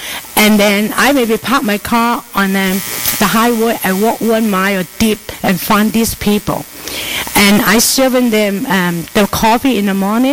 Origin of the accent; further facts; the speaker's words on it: Xinjiang, China; I come from Uyghur, and I've been serving the homeless for the last 36 years now.